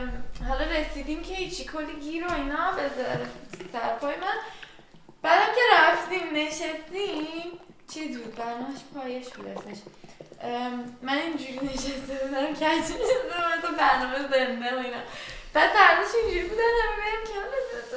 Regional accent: Iran; مخصوصا بر ماها که تو ایران بودیم و بزرگ شدیم خب تو محدودیت بزرگ شدیم دیگه

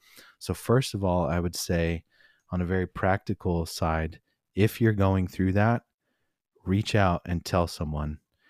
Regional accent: Albany, Oregon, United States; We're also from Albany. You know, it was a fun town. There was a lot of kids coming to know Jesus at that time when I was in high school.

